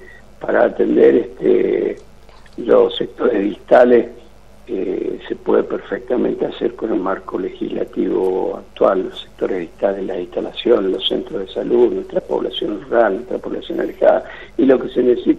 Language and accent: Spanish; Argentina